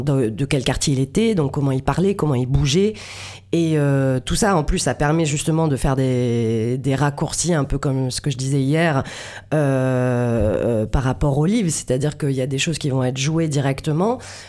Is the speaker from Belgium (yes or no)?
no; Marseille, Provence-Alpes-Côte d'Azur, France; Et moi, je suis, en tant que Marseillaise